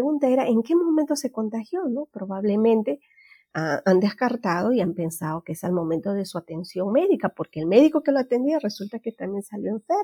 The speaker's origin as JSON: {"language": "Spanish", "region": "Huánuco", "country": "Peru", "said": "porque yo soy de Huánuco, soy de provincia"}